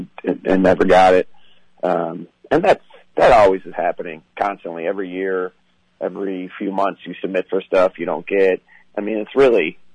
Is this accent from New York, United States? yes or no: no; Chicago, Illinois, United States; Yeah, you know, we're both from Chicago, and I was raised going to Catholic schools and stuff.